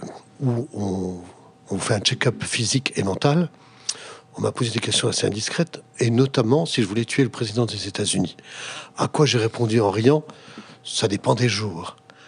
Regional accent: Paris, Île-de-France, France; also born or lived in Basra, Iraq; Je suis parisien, mais je suis né tout à fait fortuitement, et ce qui n'a aucun sens par rapport à ma biographie, comme le numéro 1 premier français né à Bassora en Irak

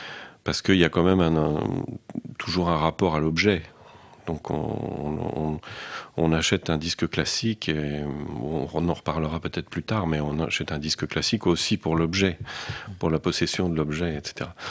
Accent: Épernay, Grand Est, France; j'allais dans ma ville natale, Épernay, chez le disquaire

